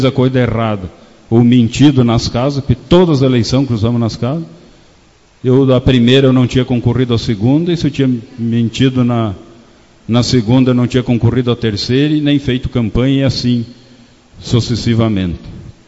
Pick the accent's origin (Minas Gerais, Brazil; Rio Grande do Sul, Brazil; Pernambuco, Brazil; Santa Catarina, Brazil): Rio Grande do Sul, Brazil; Pinhal Grande; estou com 56 anos, nasci e me criei em Pinhal Grande.